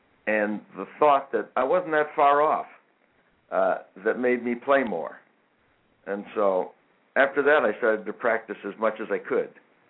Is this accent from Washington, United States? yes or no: no; Tucson, Arizona, United States; Well, I came originally from Tucson, Arizona. I lived right next to the U of A, actually about a block away.